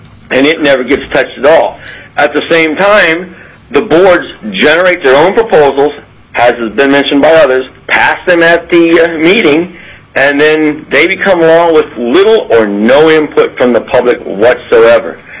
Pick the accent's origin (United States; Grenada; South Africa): United States; Anchorage, Alaska; Okay. I'm from Anchorage.